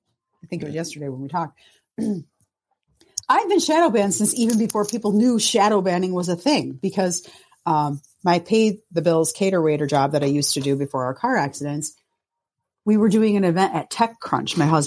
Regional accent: Greece; Remember, I'm Greek. I talk a lot.

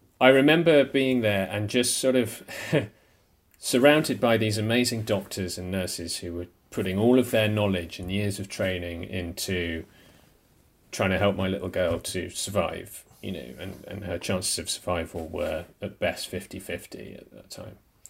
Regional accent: United Kingdom; rather than being British and polite about it or trusting that the NHS was in any way competent

